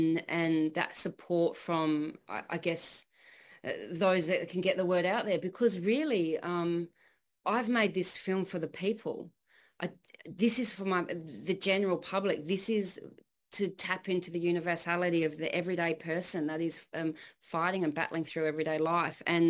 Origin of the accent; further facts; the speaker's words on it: South Australia, Australia; it was just a really amazing feeling to be able to do that in my home state.